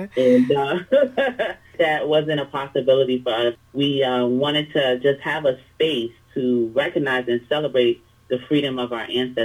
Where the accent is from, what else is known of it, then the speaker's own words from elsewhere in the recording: New York City, New York, United States; I am a Harlem native, born and raised in Harlem, New York.